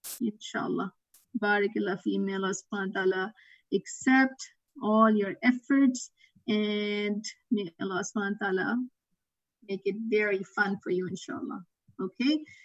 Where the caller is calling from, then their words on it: Atlanta, Georgia, United States; Yes, I am logging in from Atlanta, Georgia